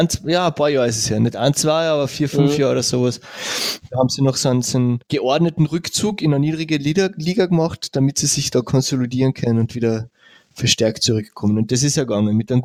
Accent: Carinthia, Austria; dass ich als Kärntner einfach da näher dabei bin

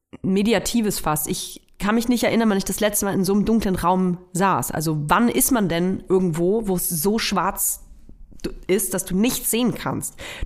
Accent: Nuremberg, Bavaria, Germany; Ich komme aus Nürnberg.

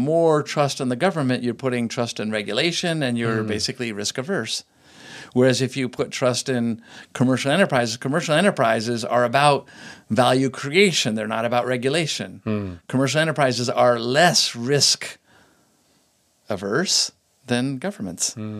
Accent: California, United States; So in Silicon Valley, that's where I'm born and bred in Silicon Valley.

